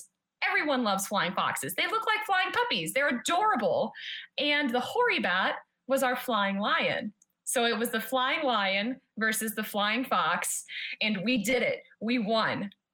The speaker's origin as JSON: {"language": "English", "country": "United States", "moved": "yes", "said": "I'm originally from the States, so yes, it was one of those things"}